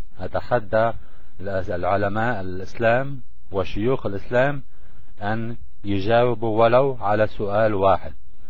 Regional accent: Lebanon; انا من لبنان لكن بحب اتكلم مصري

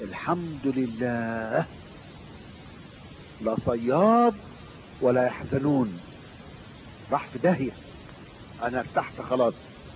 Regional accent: Egypt; في عندنا في مصر يعني حاجة بيخوفوا بيها العيال

